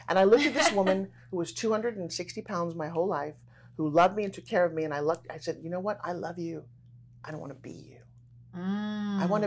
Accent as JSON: {"language": "English", "town": "Long Island", "region": "New York", "country": "United States", "tie": "born or raised there", "said": "I grew up on Long Island, New York."}